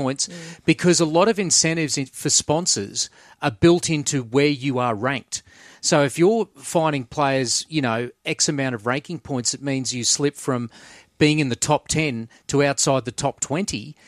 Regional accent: Australia; And someone as an Australian, you struggle to support.

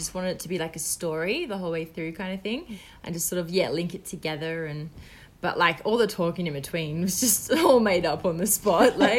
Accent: Rotorua, North Island, New Zealand; born there; I was born in Rotorua, but my family moved around to, like, probably six different towns when I was a little kid. We lived in a caravan for, like, a year or something, apparently.

